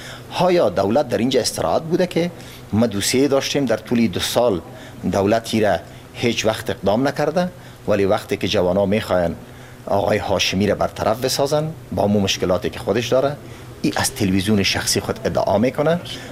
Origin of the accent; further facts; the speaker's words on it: Afghanistan; ما افغانستان کشورم است، وطنم است